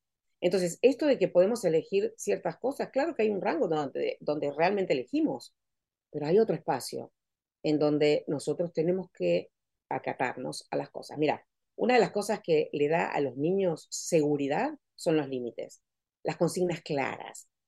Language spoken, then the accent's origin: Spanish; Argentina; Vengo de Argentina, que es un país de no solo de libertad, sino de libertinaje bastante importante, sin ofender a los argentinos, yo soy argentina y muy honrada de serlo